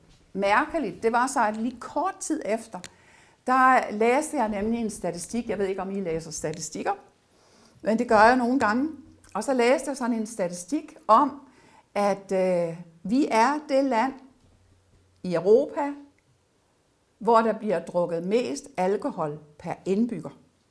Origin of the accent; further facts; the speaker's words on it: Næstved, Zealand, Denmark; jeg kommer jo over fra Næstved